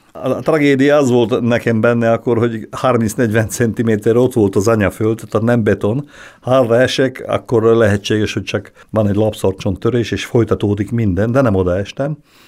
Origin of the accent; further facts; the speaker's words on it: Gemer, Slovakia; Tőzsgyökeres gömöri vagyok, úgyhogy teljes lokálpatrióta is. Nem nagyon mozdultam még ki onnan.